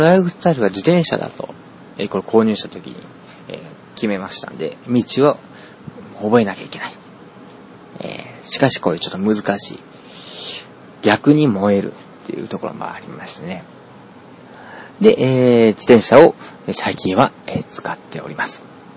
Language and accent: Japanese; Nara, Japan; 僕地元奈良でしてね、この奈良っていうのは、昔こう都がね奈良時代っていうのもあったぐらいですから、昔からの町でありまして、